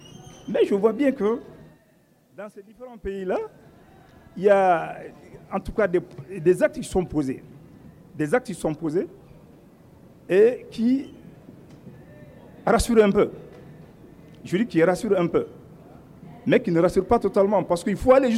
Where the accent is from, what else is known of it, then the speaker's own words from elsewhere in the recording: Mali; moi, en tant que Malien